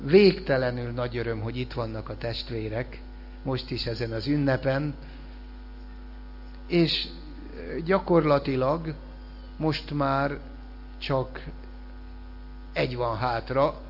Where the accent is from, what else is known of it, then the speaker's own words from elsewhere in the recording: Hungary; Én június 4-én születtem. És magyar vagyok.